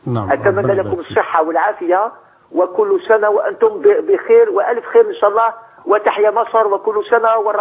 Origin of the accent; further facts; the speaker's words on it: Algiers Province, Algeria; أخي أنا مواطن من الجزائر من رئيس حمدون